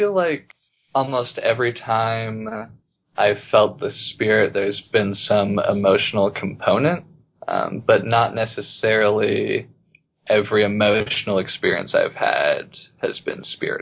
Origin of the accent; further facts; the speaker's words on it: Idaho Falls, Idaho, United States; So I grew up mostly in Idaho Falls, Idaho. Raised in the church, active whole life, basically.